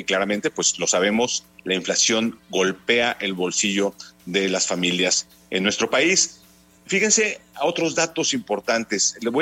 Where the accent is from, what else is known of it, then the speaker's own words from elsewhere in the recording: Mexico; Este alimento básico para nuestra dieta como mexicano.